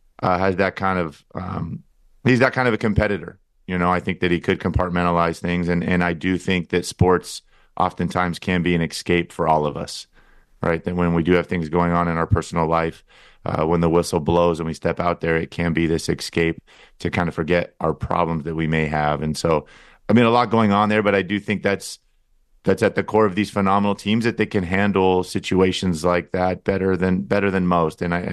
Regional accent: San Diego, California, United States; growing up in San Diego, that's not something that I'm familiar

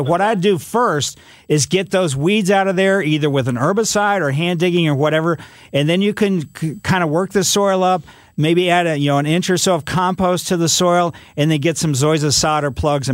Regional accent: Ellisville, United States; It's kind of reminded me of when I was a kid growing up in Ellisville

